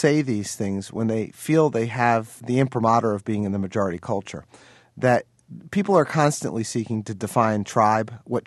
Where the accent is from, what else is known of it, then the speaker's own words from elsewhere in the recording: New Jersey, United States; I tell them I'm from New Jersey.